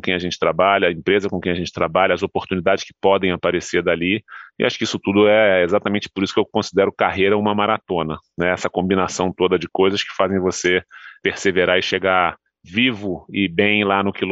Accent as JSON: {"language": "Portuguese", "country": "Brazil", "said": "Como brasileiro, a gente fica triste às vezes de onde a gente está"}